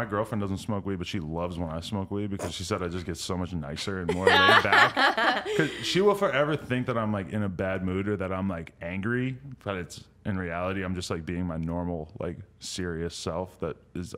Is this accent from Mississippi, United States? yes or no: no; New Hampshire, United States; Like, I'm from New Hampshire, so I feel you.